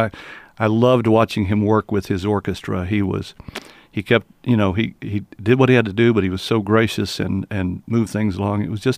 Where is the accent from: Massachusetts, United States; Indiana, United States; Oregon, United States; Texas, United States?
Texas, United States; Lubbock; Yeah, well, I grew up in Lubbock and moved off and then moved back, and I've been there for now a long time because I'm old.